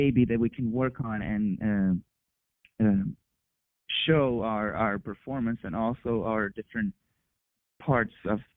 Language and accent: English; Porto Alegre, Rio Grande do Sul, Brazil; I mean, when I was in my town called Porto Alegre, I finished all my courses in my hometown, and it was all connected to film and television.